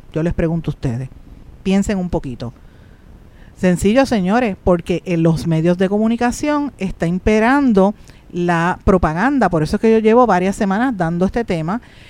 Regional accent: Guaynabo, Puerto Rico; el municipio de Guaynabo, que es donde yo soy guaynabeña

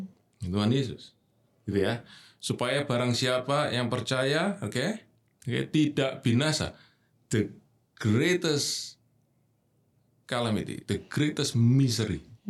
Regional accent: Jember, East Java, Indonesia; also born or lived in Bojonegoro / Surabaya; saya orang Jawa Timur, oke. Lahir Bojonegoro, besar di Jember, kuliah di Surabaya gitu.

